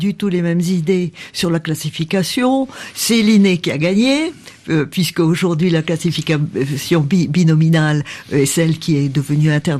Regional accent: France; en tant que Français

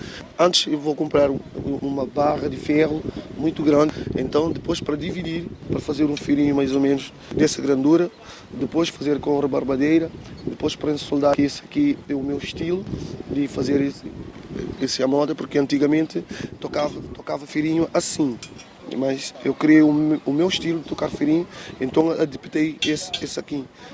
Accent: Cape Verde; eu sou cabo-verdiano, eu gosto da música de Cabo Verde

